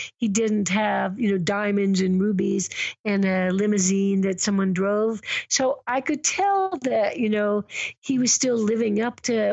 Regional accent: United States; just my privilege because I'm white growing up in the United States.

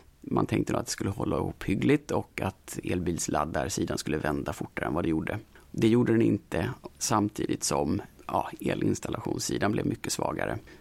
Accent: Småland, Sweden; Nej, men jag är smålänning från början, så jag är ganska sparsam av mig liksom ändå.

